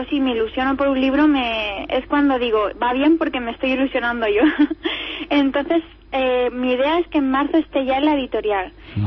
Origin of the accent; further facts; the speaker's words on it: Alicante, Valencian Community, Spain; Y esa misma semana en Alicante, en mi tierra.